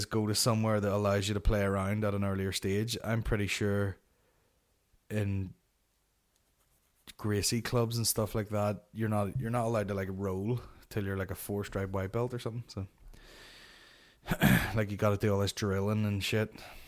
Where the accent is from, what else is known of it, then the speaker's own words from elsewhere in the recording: Philippines; That's not normal behavior. I'm Filipino.